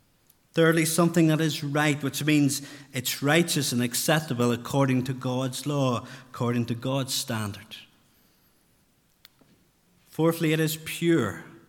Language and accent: English; Northern Ireland, United Kingdom; I come from South Armagh, which is close to the border